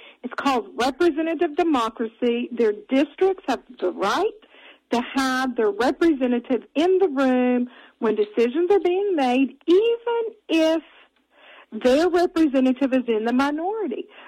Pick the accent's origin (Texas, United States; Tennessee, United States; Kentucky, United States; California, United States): Texas, United States; So I'm a Texas girl, born and raised in Texas, spent my first 20 years in Texas